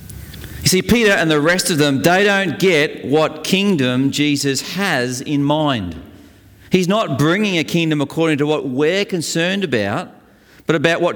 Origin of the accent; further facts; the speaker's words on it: Australia; as an Australian, you probably have never thought about this sort of challenge. I mean, we're a pretty laid-back people, really.